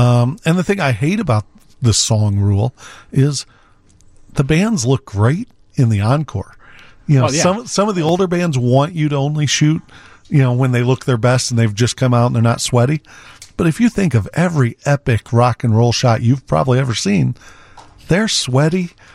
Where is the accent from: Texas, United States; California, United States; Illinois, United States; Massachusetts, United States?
Illinois, United States; Naperville; So I went to college. I grew up in Naperville.